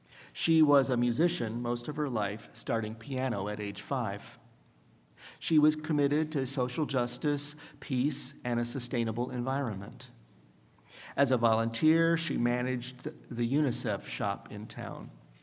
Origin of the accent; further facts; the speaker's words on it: Franklin, Indiana, United States; Franklin, Indiana, my hometown, was not segregated legally to my knowledge, but the culture of white privilege prevailed.